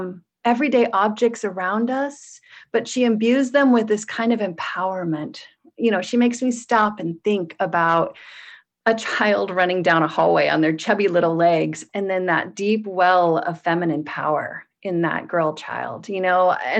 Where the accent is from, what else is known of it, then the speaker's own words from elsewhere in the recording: Portland, United States; I grew up in Portland in a little bit of a rough high school.